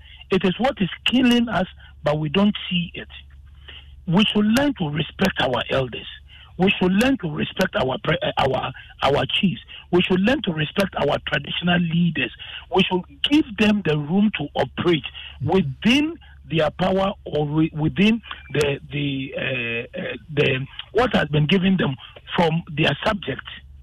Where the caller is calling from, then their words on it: Tema, Greater Accra, Ghana; I'm calling from Tema.